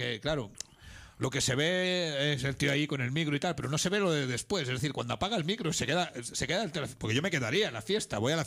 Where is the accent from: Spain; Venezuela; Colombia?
Spain; Albert y yo somos vecinos de tierra, o sea. Sí. Él es del Pallars, nosotros somos de la Ribagorza, estamos ahí, más o menos.